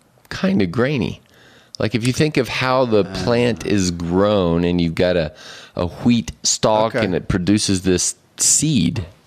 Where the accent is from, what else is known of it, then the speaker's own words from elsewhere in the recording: Hawaii, United States; And I grew up in Hawaii, which was heavily Japanese influenced, grew up in white rice there.